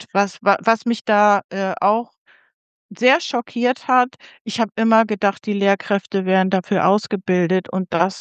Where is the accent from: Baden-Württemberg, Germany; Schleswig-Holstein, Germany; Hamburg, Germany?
Schleswig-Holstein, Germany; Elmshorn; Also nach der Grundschule bin ich leider auf die Hauptschule gekommen. Bei uns in Elmshorn machte da gerade die Gesamtschule auf.